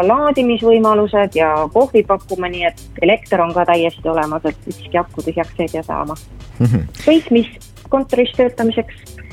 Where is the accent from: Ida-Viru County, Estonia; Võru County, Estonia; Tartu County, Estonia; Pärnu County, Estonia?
Pärnu County, Estonia; Pärnu; mina ise olen vana pärnakas ja veedan väga palju suvel aega Pärnus ja teen siit ka tööd